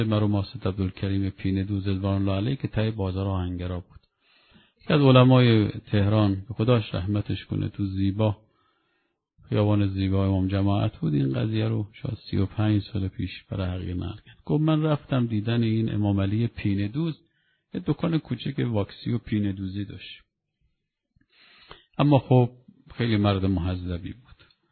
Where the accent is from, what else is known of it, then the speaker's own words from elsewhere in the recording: Mashhad, Razavi Khorasan, Iran; من یادم میاد بعضی کسبر میشناختم در زمان بچگیم در مشهد، از بستگان بودن